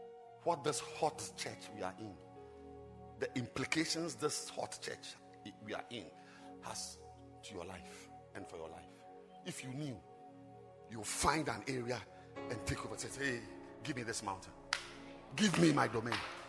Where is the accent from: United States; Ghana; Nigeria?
Ghana; It's the same laws we have in Ghana. Because we are a British colony. It's the same law. The laws in Ghana are the same laws.